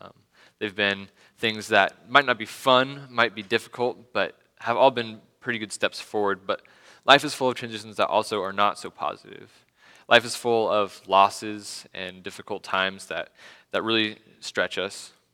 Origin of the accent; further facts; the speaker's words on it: Spokane, Washington, United States; moved away as an adult; now in Boise, United States; I moved from Spokane, where I grew up, to Boise, and I left my parents, and I started living in the dorms